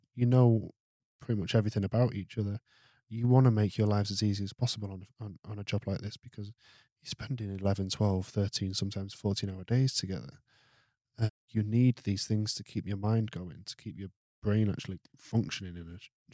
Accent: Manchester, North West England, United Kingdom; I'm from Manchester, I'm from the North.

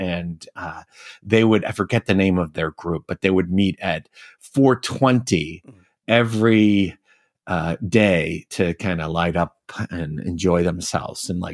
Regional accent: New York, United States; now in California, United States; I grew up in New York. Yep. I live now in California.

